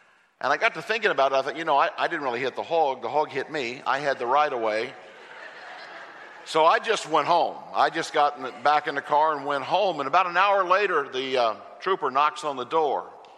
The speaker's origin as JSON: {"language": "English", "town": "Hawk Point", "region": "Missouri", "country": "United States", "said": "I'm from Hawk Point, Missouri. No one. You know where Hawk Point is? Oh, man, come on. A town of 400 people. My family's been there for a long, long time."}